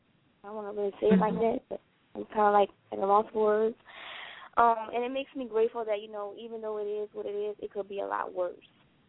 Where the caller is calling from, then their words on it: Louisiana, United States; I'm calling from Louisiana.